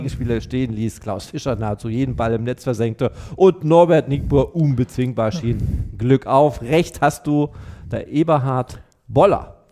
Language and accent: German; Saxony, Germany; Also ich bin Ossi